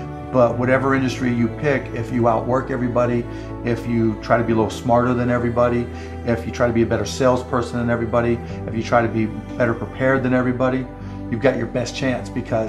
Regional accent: Pittsburgh, Pennsylvania, United States; I mean, I grew up in Pittsburgh, and so I would, probably even less than 12 years old, I would go out and buy a bunch of baseball cards

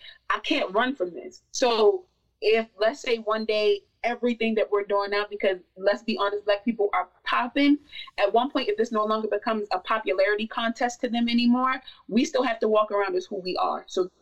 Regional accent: Baltimore, Maryland, United States; And I'm from Baltimore, Maryland.

